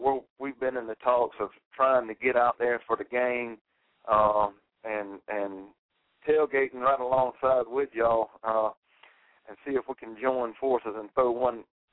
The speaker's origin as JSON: {"language": "English", "town": "Newberry", "region": "South Carolina", "country": "United States", "said": "I'm from Newberry, and, you know, we're a small 2A school here."}